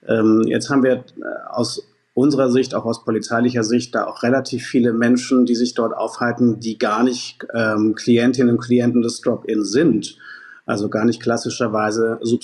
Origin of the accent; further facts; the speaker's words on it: Hamburg, Germany; wenn ich durch mein Heimat Stadtteil Finkenwerder spazieren und flendern darf